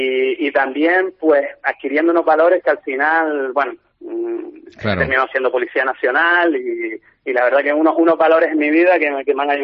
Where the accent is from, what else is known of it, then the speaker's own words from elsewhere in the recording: Las Palmas de Gran Canaria, Canary Islands, Spain; yo soy de un barrio humilde, soy del Lazo, un barrio de Las Palmas de Gran Canaria